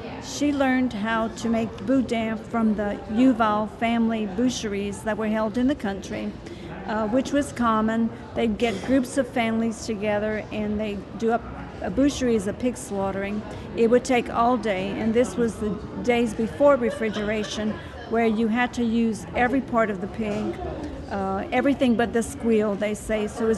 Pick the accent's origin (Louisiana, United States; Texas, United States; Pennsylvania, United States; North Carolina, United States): Louisiana, United States; Cecilia; I'm from Cecilia, near Breaux Bridge in St. Martin Parish.